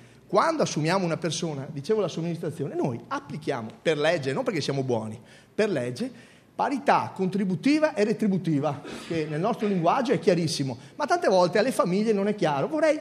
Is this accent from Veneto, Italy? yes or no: yes; Venice, Veneto, Italy; Io sono di Venezia